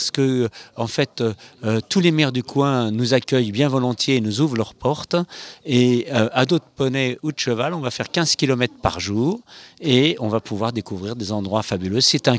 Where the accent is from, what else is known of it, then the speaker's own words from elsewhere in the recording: Paris, Île-de-France, France; Alors, moi, je suis parisien. Eh oui, je suis parisien et tout le monde n'est pas parfait.